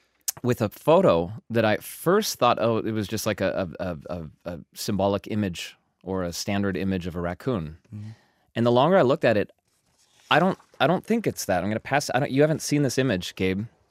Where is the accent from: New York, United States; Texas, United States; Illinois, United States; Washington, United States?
Washington, United States; Seattle; And she's saying that because I'm from Seattle, from the greater Seattle area originally.